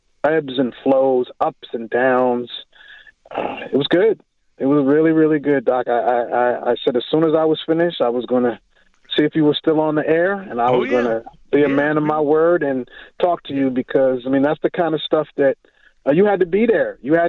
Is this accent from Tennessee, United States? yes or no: no; Baltimore, Maryland, United States; I'm from Baltimore, that's why.